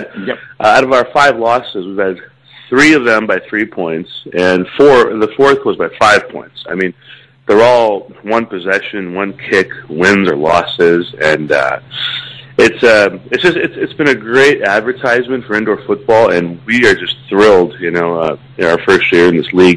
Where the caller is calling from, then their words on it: Bloomington, Illinois, United States; calling from Bloomington.